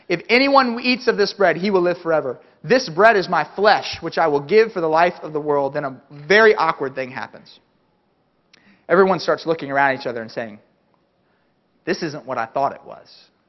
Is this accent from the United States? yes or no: yes; the South, United States; Even though I grew up in the South and I grew up going to church